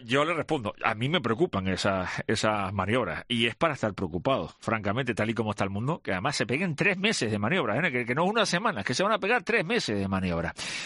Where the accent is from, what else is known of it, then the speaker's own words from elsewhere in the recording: Canary Islands, Spain; yo como canario